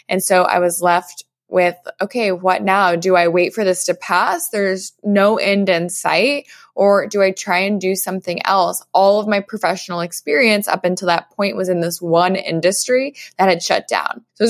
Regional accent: Arizona, United States; moved away as an adult; now in New York City, United States; So I grew up in Arizona and I went to the University of Arizona. After college, I moved to New York City, where I started working in the travel industry.

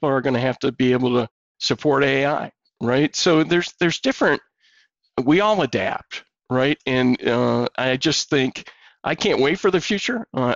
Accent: Michigan, United States; I played 12 years of hockey growing up in Michigan.

